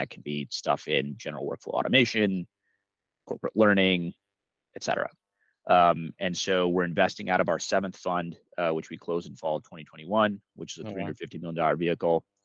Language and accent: English; New York City, New York, United States; also born or lived in Boston / Michigan; I was born in New York, born in New York City, lived there for a couple of years before moving to the suburbs, handful of years in the greater New York area before going to high school in Boston.